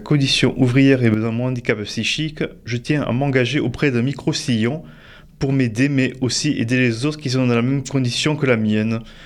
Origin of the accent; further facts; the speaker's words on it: France; Chez nous, en France, il y a quand même quelques preuves